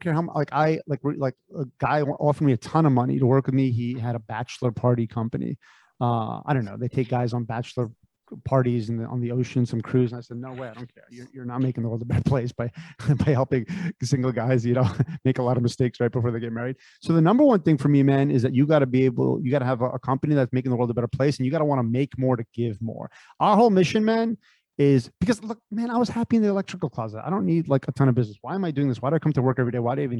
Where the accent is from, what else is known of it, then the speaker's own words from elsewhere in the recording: Connecticut, United States; I grew up in Connecticut. I grew up in 99.9% of people were Caucasian. I was like the only dude of color.